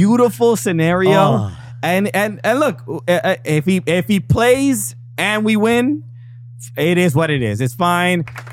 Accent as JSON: {"language": "English", "country": "United States", "said": "I'll be honest, even as an American, as a USMNT fan"}